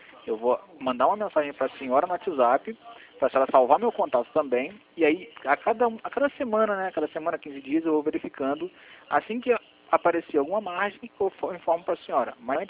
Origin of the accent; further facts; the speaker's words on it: Rio de Janeiro, Brazil; Isso, da cidade do Rio.